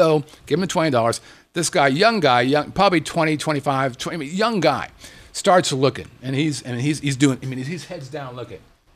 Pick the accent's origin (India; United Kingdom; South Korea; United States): United States; Las Vegas, Nevada; And I said, we're from Las Vegas. This is what we do.